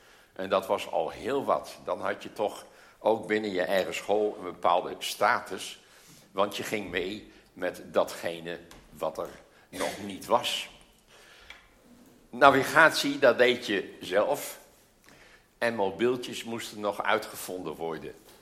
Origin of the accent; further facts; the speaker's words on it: Friesland, Netherlands; Dus ik moest via, je zou bijna zeggen, bij Lekkum om, zouden wij in Friesland zeggen.